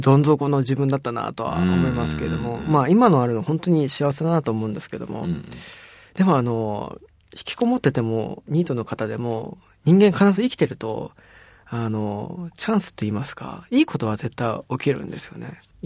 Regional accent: Hokkaido, Japan; これは僕は北海道出身なんで

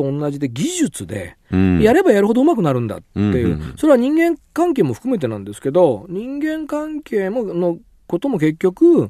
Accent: Tokyo, Japan; also born or lived in Osaka; 幼稚園は大阪で育って、あの過ごして、幼稚園の最終学年の時に東京に来て

